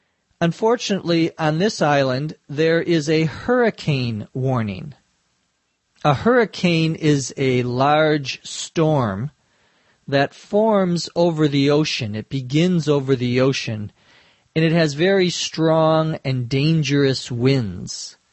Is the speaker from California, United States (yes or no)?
no; Minnesota, United States; When I grew up in Minnesota, we would often see tornadoes